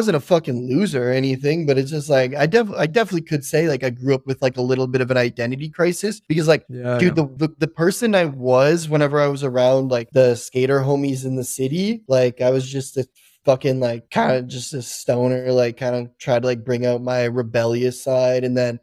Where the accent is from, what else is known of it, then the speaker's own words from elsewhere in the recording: Renfrew, Ontario, Canada; Wait, I'm getting to that. It's called Renfrew, Ontario. It's like